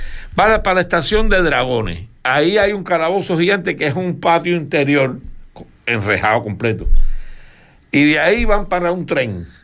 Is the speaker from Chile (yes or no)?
no; Cuba; yo soy cubano de Cabo de San Antonio a la Punta de Maicí.